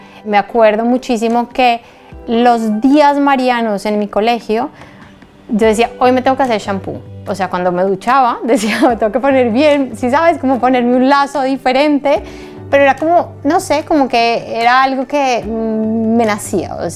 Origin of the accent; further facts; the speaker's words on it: Bogotá, Colombia; born there; En Bogotá, en Colombia.